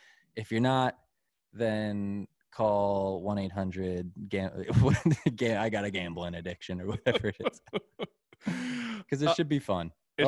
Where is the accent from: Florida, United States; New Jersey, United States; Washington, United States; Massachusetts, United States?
Massachusetts, United States; So you need to, and plus now I'm back in my home state of Massachusetts.